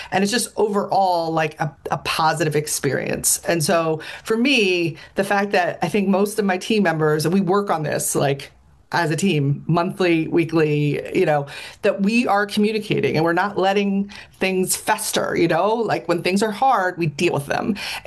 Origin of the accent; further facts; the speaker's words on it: Allentown, Pennsylvania, United States; I grew up in the Lehigh Valley, outside of Allentown. I am the oldest. And I have two younger brothers.